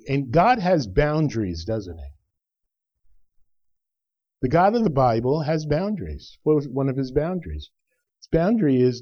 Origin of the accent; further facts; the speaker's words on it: New Jersey, United States; We came from North Jersey where you knew everybody. We had block parties, you know, we just doors were open.